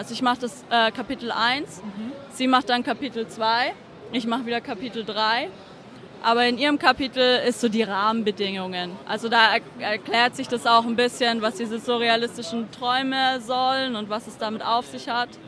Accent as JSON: {"language": "German", "town": "Stuttgart", "region": "Baden-Württemberg", "country": "Germany", "tie": "born or raised there", "said": "es ist halt Stuttgart. Das ist meine Heimatstadt."}